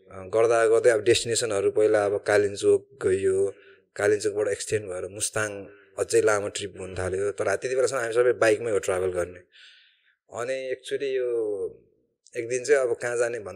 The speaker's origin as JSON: {"language": "Nepali", "town": "Kathmandu", "region": "Bagmati", "country": "Nepal", "tie": "born or raised there", "said": "मेरो पहाड घर त खोटाङ हो तर अब काठमाडौँ किड्नी हो म भनेको यहीँ ब्रटअप भएको अनि कोटेश्वरलाई चाहिँ मेरो गाउँ भन्छु क्या"}